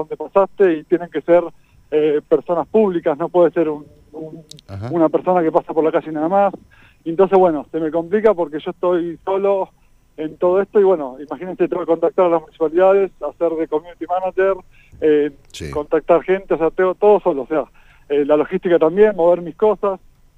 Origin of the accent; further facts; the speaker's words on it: Buenos Aires, Argentina; born there; moved away as an adult; En Buenos Aires, en Capital.